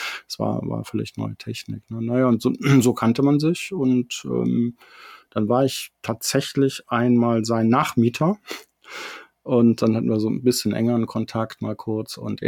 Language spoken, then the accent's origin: German; Bad Godesberg, North Rhine-Westphalia, Germany; ich bin tatsächlich in Bad Godesberg geboren und bin auch groß geworden.